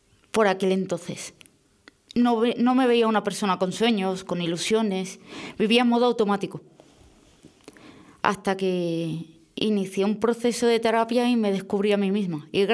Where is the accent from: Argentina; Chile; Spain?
Spain; Valencia, Valencian Community; Yo he nacido en Valencia y entré en el sistema con 5 añitos hasta los 18.